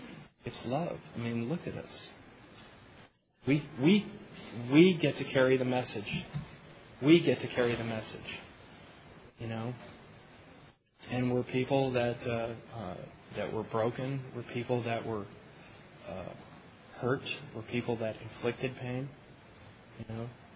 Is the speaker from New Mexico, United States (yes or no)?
yes; Albuquerque, New Mexico, United States; from Albuquerque.